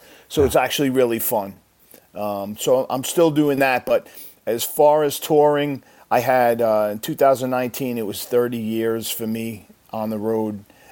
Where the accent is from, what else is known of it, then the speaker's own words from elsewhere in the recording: Deer Park, New York, United States; Where I grew up in Long Island, New York, a little town called Deer Park